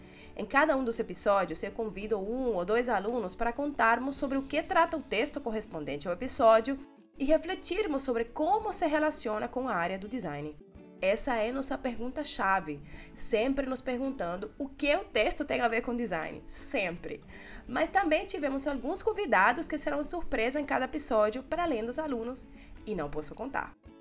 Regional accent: Northeast Region, Brazil; o Nordeste brasileiro, faço um tipo de posicionamento e contextualização em que lembro um pouco de onde venho

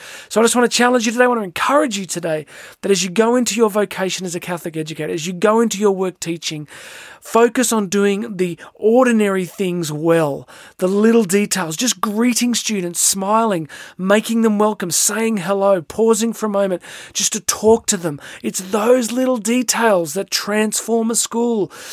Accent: Australia; and of course many here in my home country, Australia.

